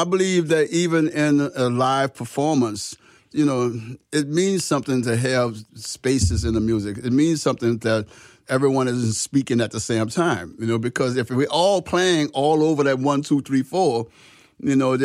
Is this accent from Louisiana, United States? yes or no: yes; New Orleans, Louisiana, United States; We grew up in the Third Ward, which was two blocks from Paris Prison on Gravier Street.